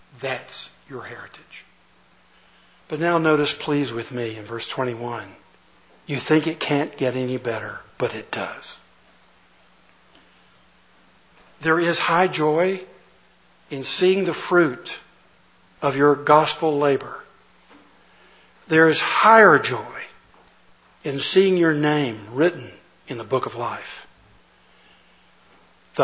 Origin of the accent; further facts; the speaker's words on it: the South, United States; accent: southern; And I thought it was my southern accent that she didn't understand.